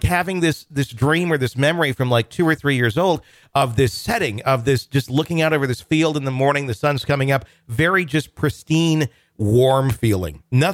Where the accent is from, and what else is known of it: Wisconsin, United States; born or raised there